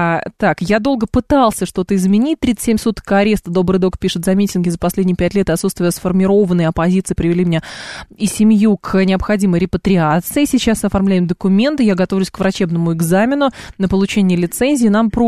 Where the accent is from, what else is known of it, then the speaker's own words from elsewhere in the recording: Moldova; moved away; Так, я уже эмигрировал из Молдовы, ну, Молдавии в данном случае.